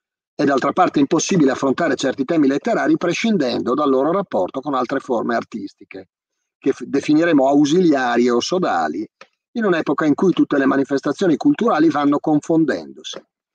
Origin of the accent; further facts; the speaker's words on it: Bergamo, Lombardy, Italy; io da buon bergamasco sono abbastanza attento al soldo